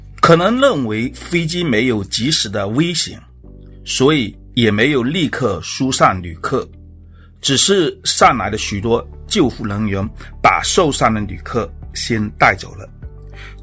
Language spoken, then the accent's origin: Chinese; Fuzhou, Fujian, China; accent: Fuzhou; now in United States; 我是1997年来到美国的。从我的口音里，大家肯定能够听得出我是一个福州人。移民来美国25年了